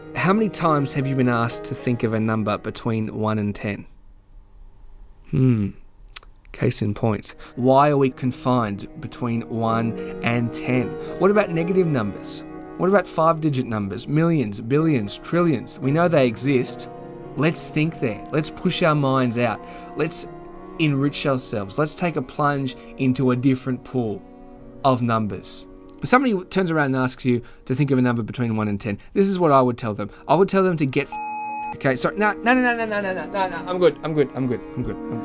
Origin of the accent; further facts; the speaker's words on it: Epping, New South Wales, Australia; but I'm originally from Epping in Sydney's northwest.